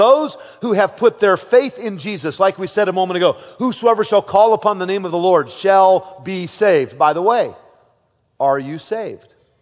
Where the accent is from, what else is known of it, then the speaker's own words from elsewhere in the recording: United States; when I see some of the policies of our government today, it saddens me as an American